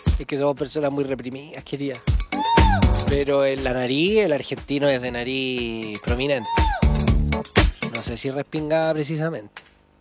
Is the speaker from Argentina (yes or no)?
no; Chile; Yo soy chileno, a mí me gusta chileno.